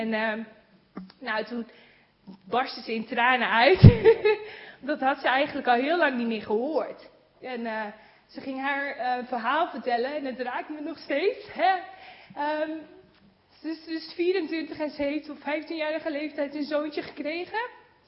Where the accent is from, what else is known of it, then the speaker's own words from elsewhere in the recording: Netherlands; Nou, ik vertelde, nou, ik kom uit Nederland en dit en dat.